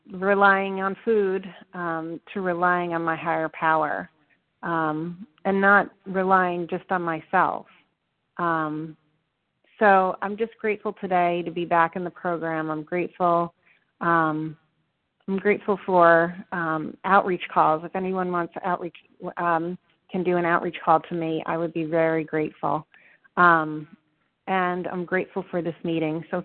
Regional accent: Virginia, United States; I'm from Virginia.

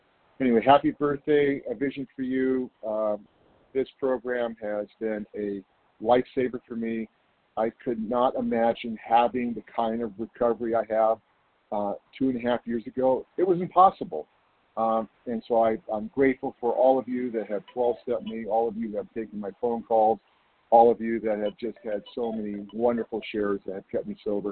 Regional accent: California, United States; I'm from California.

